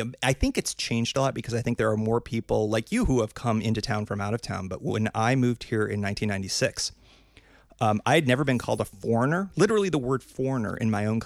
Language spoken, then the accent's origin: English; East Coast, United States; I grew up on the East Coast, and then I lived here in Portland for about 5 years.